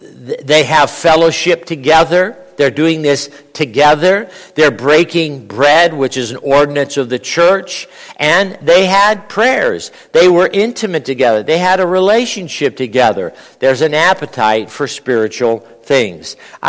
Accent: Los Angeles, California, United States; I'm from Los Angeles, a small town out on the West Coast that's incredibly liberal.

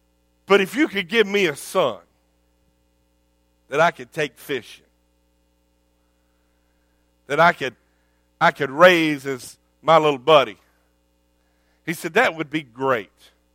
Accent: Texas, United States; also born or lived in Oklahoma; My wife is from New Jersey. I am from Texas and Oklahoma.

